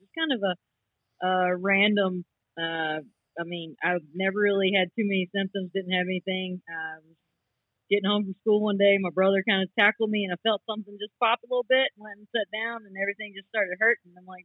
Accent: Myrtle Beach, South Carolina, United States; It was just I grew up in Myrtle Beach area, so you kind of have to play golf.

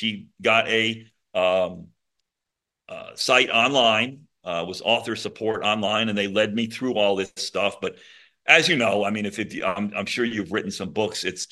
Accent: Monroe, Connecticut, United States; And I am from that area. I grew up in Monroe. Newtown is a town next to us.

